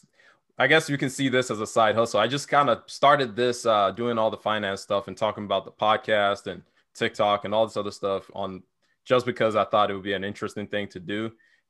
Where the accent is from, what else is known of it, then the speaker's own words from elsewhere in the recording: Nigeria; now in United States; I am Nigerian born. I was raised in Nigeria and I moved here in 2006 or something like that. So moved to the United States.